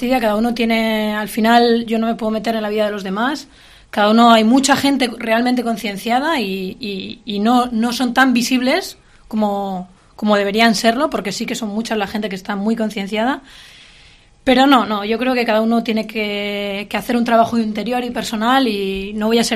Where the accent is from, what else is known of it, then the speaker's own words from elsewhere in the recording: Tudela, Navarre, Spain; Pues mira, yo soy de aquí, soy de Tudela